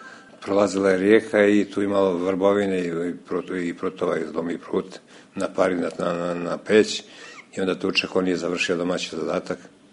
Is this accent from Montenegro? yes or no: yes; Bijelo Polje, Montenegro; Rođen sam u Bjelopolje kao sedmo dijete, tad se zvala Zemljadnička puća.